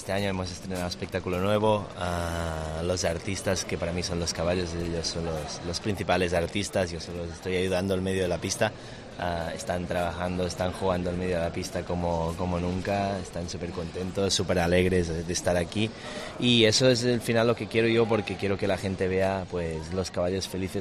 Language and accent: Spanish; Spain; es que es mi tierra, España, y actuar en mi tierra para mí es un orgullo.